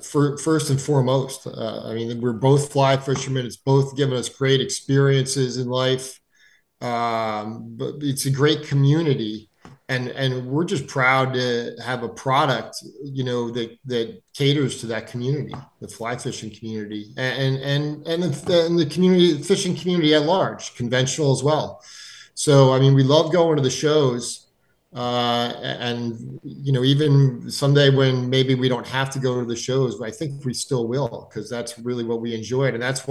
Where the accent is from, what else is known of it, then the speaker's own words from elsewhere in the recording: New Jersey, United States; now in New York, United States; I'm a recent transplant to New York in the last 10 years or so, but I grew up in New Jersey